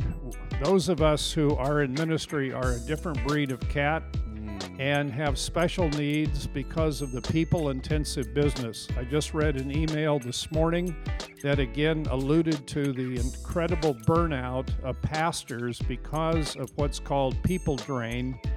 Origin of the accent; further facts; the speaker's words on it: Oregon, United States; I grew up on the Oregon coast. I tell people I was a motel kid, even though my parents owned the motel